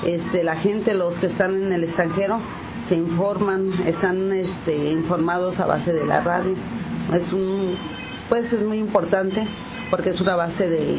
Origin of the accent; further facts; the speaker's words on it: San Pedro Tututepec, Oaxaca, Mexico; Y pues yo soy de aquí, de San Pedro Tututepec.